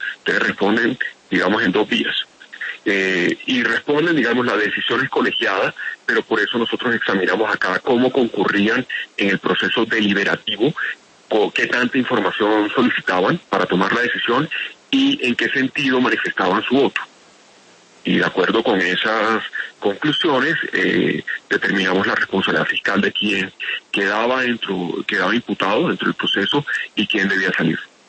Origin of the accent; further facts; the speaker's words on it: Barranquilla, Atlántico, Colombia; Mi papá era samario, yo soy barranquillero